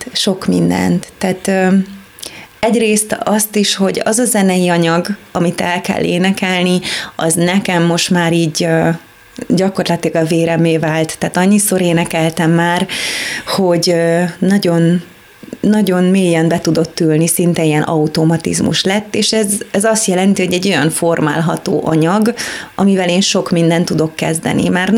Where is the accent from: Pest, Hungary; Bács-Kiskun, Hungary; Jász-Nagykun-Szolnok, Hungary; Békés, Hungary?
Pest, Hungary; Szigetszentmiklós; én sok helyen elmondtam, hogy Szigetszent Miklósról származom, és hogy ott egy ilyen musical stúdióban kezdődött az életem